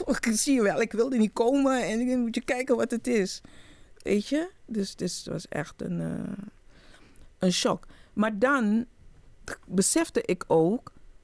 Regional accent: Suriname; now in Netherlands; Want ik ben in Suriname opgegroeid in de jaren 60.

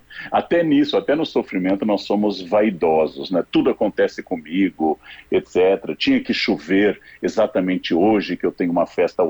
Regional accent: Rio Grande do Sul, Brazil; prazer falar para o meu estado natal

